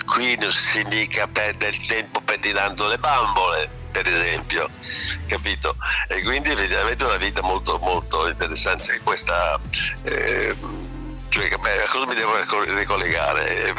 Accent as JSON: {"language": "Italian", "town": "Cascina", "region": "Tuscany", "country": "Italy", "tie": "born or raised there", "also_born_or_lived": "Florence", "said": "sono nato in Cascina, sono vissuto in Cascina fino a un certo punto, perché poi sono stato catapultato a Firenze per imparare a sciacquare i panni in Arno"}